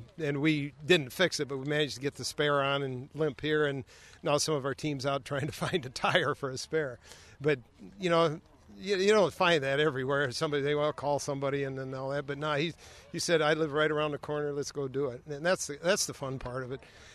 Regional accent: Sioux City, Iowa, United States; now in Twin Cities, United States; I'm from the Twin Cities. This is my 21st Ragbri. Originally from Sioux City, graduated from Iowa State.

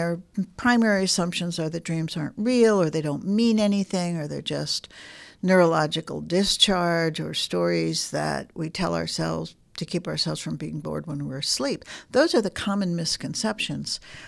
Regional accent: Boston, Massachusetts, United States; also born or lived in New York; I grew up in Boston area, Boston and New York, and I hitchhiked across the country following a series of dreams.

